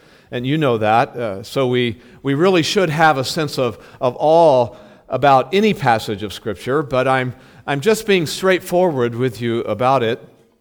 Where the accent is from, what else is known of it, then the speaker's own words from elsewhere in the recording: Texas, United States; also born or lived in California; Before that, we were 16 years in California, and before that, we grew up in Texas.